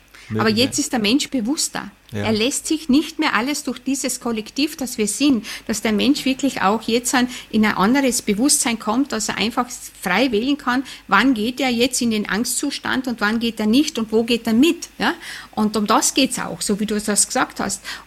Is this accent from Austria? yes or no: yes; Austria; ich als Österreicher